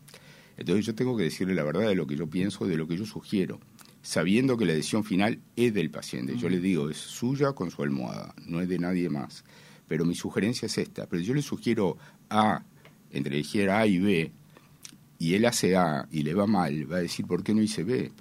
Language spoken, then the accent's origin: Spanish; Uruguay; fue un gran honor como uruguayo, como médico uruguayo